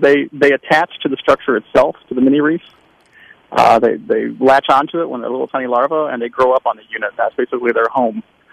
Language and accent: English; Florida, United States; I'm from Southwest Florida there. I grew up and went to North High.